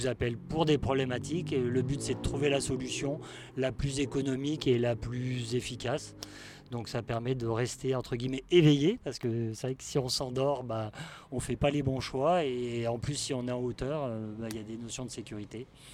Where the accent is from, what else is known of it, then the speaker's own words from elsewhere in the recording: Saint-Martin-d'Hères, Auvergne-Rhône-Alpes, France; je suis né sur Saint-Martin-d'Hères. Donc c'est vrai que j'ai vécu entre Saint-Martin-d'Hères, Pont-de-Clé, Champagné.